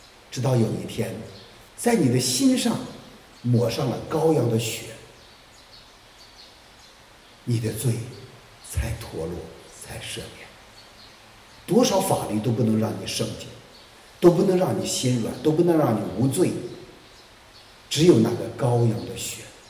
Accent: China; 所以我们中国文化真需要天主的福音，因为我们中国人几乎没有安息日。

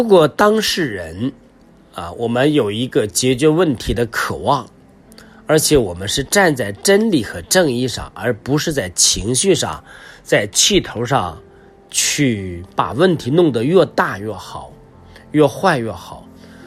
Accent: China; 啊，我们中国人说，啊，横看成岭侧成峰，远近高低各不同。

